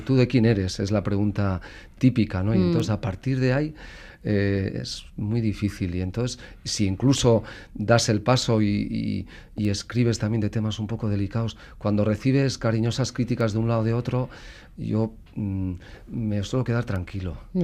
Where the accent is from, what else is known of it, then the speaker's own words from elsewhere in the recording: Basque Country, Spain; los vascos, caristios, bárdulos y autrigones, somos muy de tribus